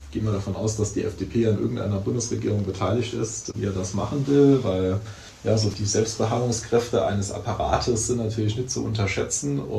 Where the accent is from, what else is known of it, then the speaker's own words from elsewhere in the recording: Saarland, Germany; Also ich komme aus dem Landkreis St. Wendel.